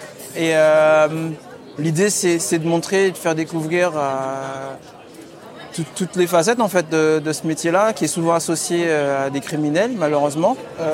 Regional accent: Guadeloupe, France; Alors moi, je suis un Guadeloupéen.

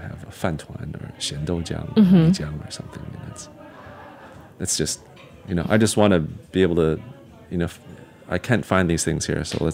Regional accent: United States; living and growing up in America

